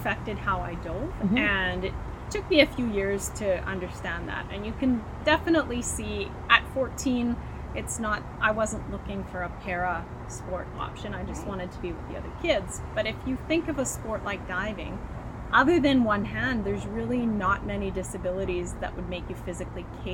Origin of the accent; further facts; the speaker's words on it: Edmonton, Alberta, Canada; I grew up in Edmonton.